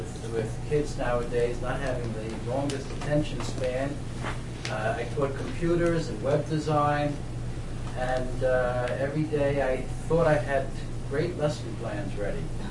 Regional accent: New York, United States; I grew up in the Bronx, and very few totally intact homes.

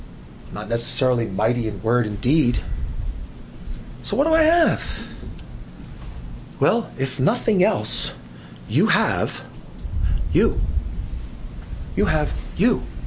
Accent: New Jersey, United States; Now, it's not because I'm a rebel or I'm from New Jersey or anything like

